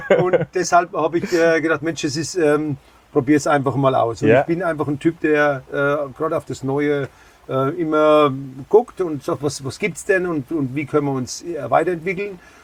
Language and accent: German; Nüdlingen, Bavaria, Germany; Ich komme aus Nüdlingen